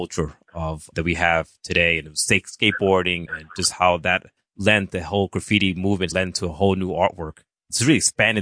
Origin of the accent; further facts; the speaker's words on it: Bronx, New York, United States; because I'm originally from the Bronx, really caught my eye was some of the locations they were featuring in the documentary, was some of the locations I grew up in. So it was interesting, you know, seeing growing up, I grew up in the late 80s, 90s